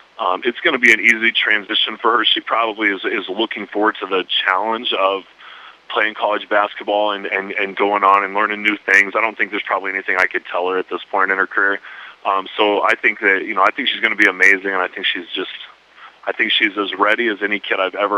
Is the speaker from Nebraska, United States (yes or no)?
yes; Nebraska, United States; she's like, oh, I'm from Western Nebraska … I was too, so I know what that's like.